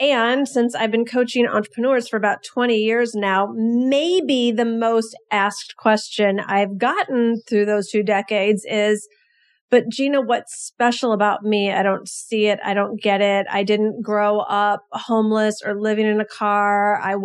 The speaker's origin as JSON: {"language": "English", "town": "Detroit", "region": "Michigan", "country": "United States", "said": "just hearing that you're from Chicago, I'm from Detroit"}